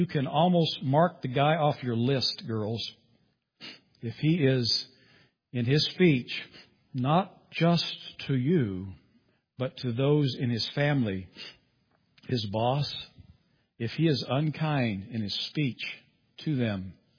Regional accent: Kansas, United States; I made the mistake of telling him I grew up in Kansas.

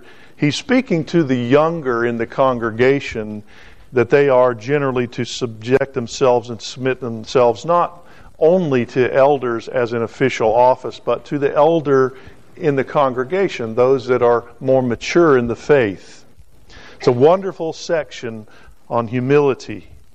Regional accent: the South, United States; I am from the South and I'm a lot slower.

